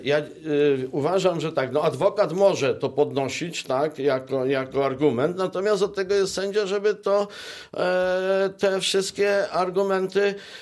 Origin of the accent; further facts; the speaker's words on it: Żary, Lubusz Voivodeship, Poland; na przykład w Żarach jest dwóch sędziów, skąd pochodzę